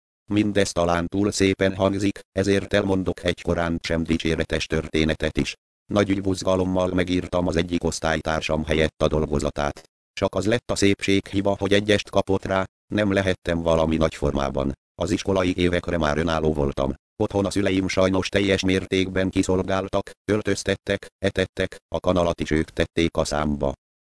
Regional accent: Debrecen, Hajdú-Bihar, Hungary; born there; Debrecenben születtem, 6,5 hónapra jöttem a világra.

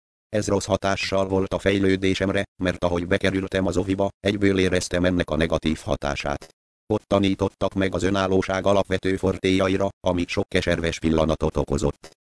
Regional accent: Debrecen, Hajdú-Bihar, Hungary; born there; Debrecenben születtem, 6,5 hónapra jöttem a világra.

